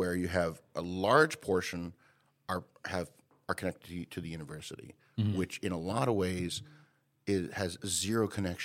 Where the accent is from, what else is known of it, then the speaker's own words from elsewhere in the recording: Toronto, Ontario, Canada; I'm from Toronto, which is the nexus of all kinds of culture and music and food and whatever else in Canada.